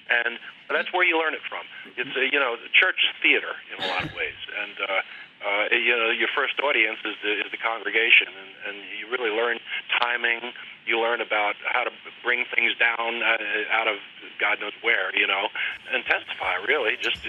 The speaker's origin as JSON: {"language": "English", "town": "Philadelphia", "region": "Pennsylvania", "country": "United States", "tie": "born or raised there", "said": "I come from Philadelphia. I come from all that. I grew up with that. I grew up in a very racially integrated and musically integrated music scene."}